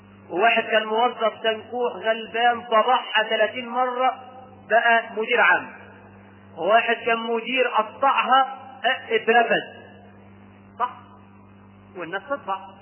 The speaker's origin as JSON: {"language": "Arabic", "country": "Egypt", "said": "احنا عندنا في مصر"}